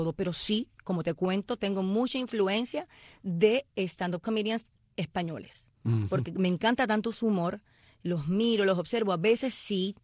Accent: Puerto Rico; después, bueno, me crié en Puerto Rico, ¿no?

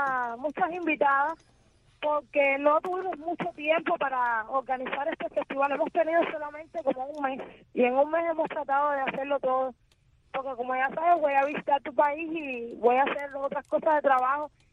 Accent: Havana, Cuba; la mayoría somos de aquí, de La Habana

